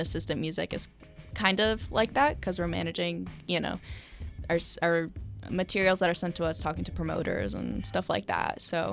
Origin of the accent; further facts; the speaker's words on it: Farmington, United States; my friends and I from Farmington High School, which my hometown, we competed in our talent show 2 years in a row